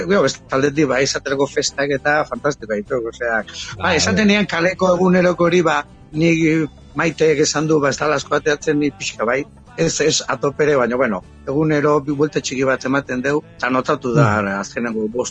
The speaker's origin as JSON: {"language": "Basque", "town": "San Sebastián", "region": "Basque Country", "country": "Spain", "tie": "born there", "said": "berez jaio bat Donostian"}